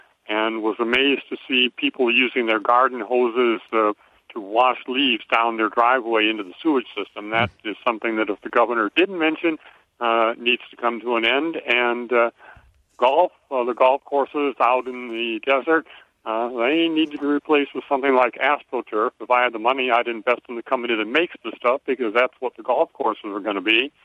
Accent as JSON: {"language": "English", "region": "Indiana", "country": "United States", "tie": "born or raised there", "lives_now": "Cedar Rapids, United States", "said": "I grew up in Indiana, and here in Cedar Rapids, I attend church with Liz and Trish Barnum"}